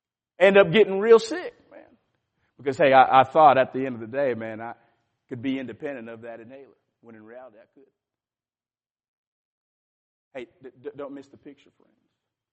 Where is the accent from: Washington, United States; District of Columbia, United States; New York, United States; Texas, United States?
Texas, United States; Dallas; I grew up in Dallas, Texas, right? There isn't much elevation up there, over there.